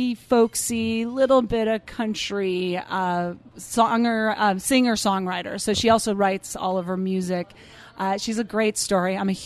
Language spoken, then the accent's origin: English; Montana, United States; I grew up as I think I mentioned earlier, I grew up in Montana, mm-hmm. so there's a lot of country music